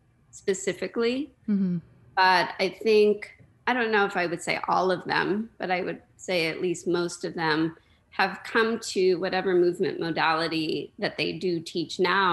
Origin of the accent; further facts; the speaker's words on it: Lubbock, Texas, United States; Because I grew up in Lubbock, Texas, and I didn't grow up in a big Indian community.